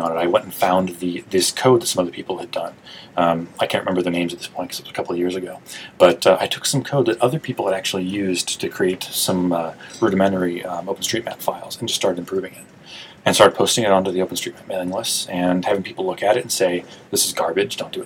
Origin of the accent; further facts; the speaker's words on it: Illinois, United States; moved away as an adult; now in Portland, United States; I've lived in Portland about 8 years now. I was originally brought out here from where I grew up in Illinois by IBM, who hired me to work on the Linux kernel.